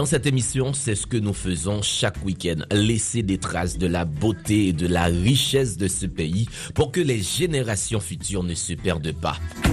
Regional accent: Port-au-Prince, Ouest, Haiti; Chez nous en Haïti, à Port-au-Prince

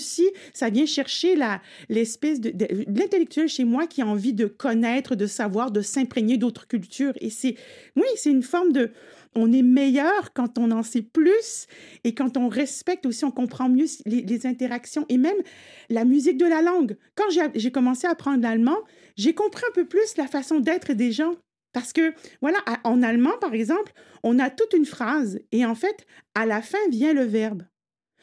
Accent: Quebec, Canada; Et puis, étant québécoise, bon, vous l'entendez, là, je suis québécoise.

